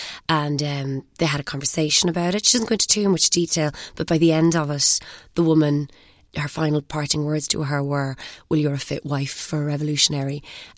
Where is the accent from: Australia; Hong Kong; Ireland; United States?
Ireland; moved away as an adult; also born or lived in Dublin; now in London, United Kingdom; I'm originally obviously from Ireland and I trained in Dublin and I have been over in London now for 3 years. This is my third year here.